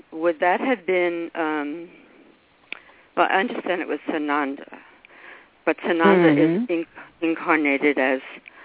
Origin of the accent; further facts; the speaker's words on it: New York City, New York, United States; from New York City.